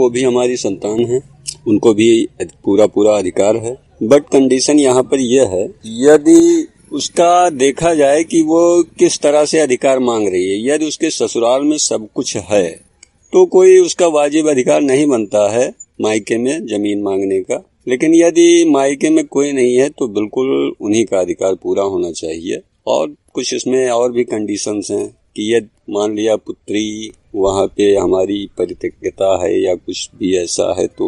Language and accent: Hindi; Raniyapur, Uttar Pradesh, India